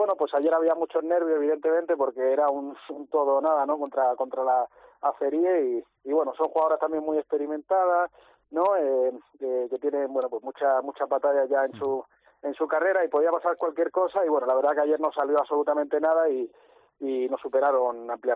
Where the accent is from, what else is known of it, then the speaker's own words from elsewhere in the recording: Granada, Andalusia, Spain; yo soy andaluz también, soy granadino